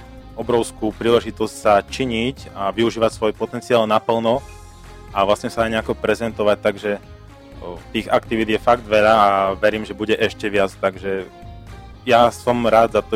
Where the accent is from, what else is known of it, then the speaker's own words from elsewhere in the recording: Košice, Košice Region, Slovakia; keďže ja som z Košíc